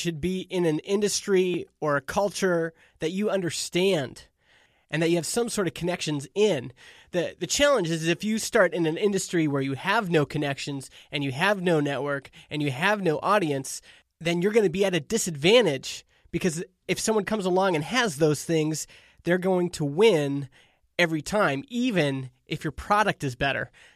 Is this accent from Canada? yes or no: yes; Canada; because I'm Canadian. We say A a lot.